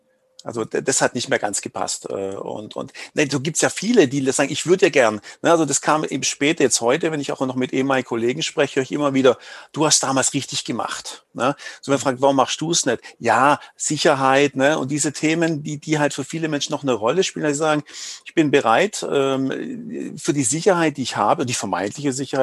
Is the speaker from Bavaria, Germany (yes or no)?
no; Baden-Württemberg, Germany; Also wie man es hört, ich komme aus dem Schwäbischen.